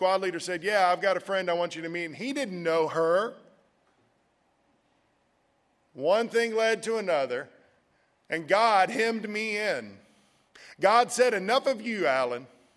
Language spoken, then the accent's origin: English; Jacksonville, Florida, United States; Now, I grew up in Jacksonville, Florida, and from the time I was 16 to 24 years old, I was a binge partier.